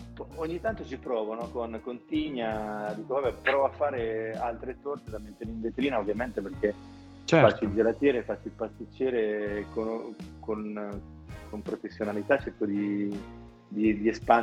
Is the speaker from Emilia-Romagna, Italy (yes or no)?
no; Marche, Italy; Ma arriva tutto, quindi grazie da marchigiano.